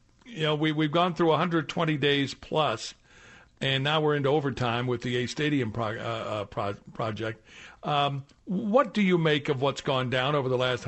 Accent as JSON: {"language": "English", "town": "St. Louis", "region": "Missouri", "country": "United States", "said": "I'm from St. Louis, so I'm actually a Blues fan."}